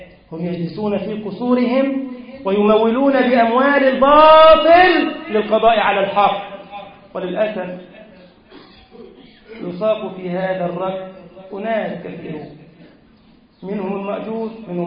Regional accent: Egypt; اللهم اغفر لنا ذنوبنا وإسرافنا في أمرنا، واحفظ بلدنا مصر يا رب العالمين.

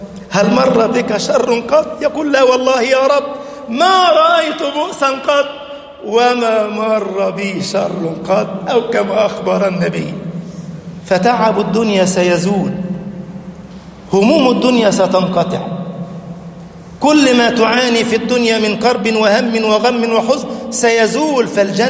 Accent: Egypt; اللهم اجعل بلدنا مصر أمنا أمانا، اللهم اجعل بلدنا مصر أمنا أمانا، سخاء رخاء

